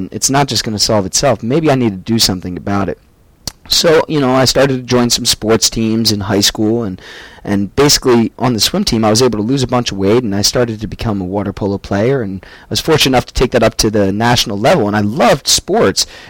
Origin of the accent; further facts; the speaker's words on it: Pennsylvania, United States; also born or lived in Michigan; growing up as a child, and for the most part, I was a really happy kid, up until the point where I moved from Michigan to Pennsylvania, and that was about the age 6 and a half